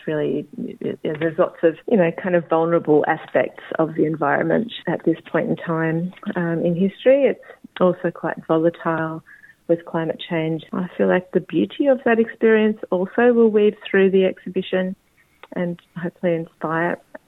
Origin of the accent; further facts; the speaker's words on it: Ferntree Gully, Victoria, Australia; born there; also born or lived in Melbourne; I was born actually in Ferntree Gully in the foothills of the Dandenongs, which is Korowarabul in Woiwurrung language.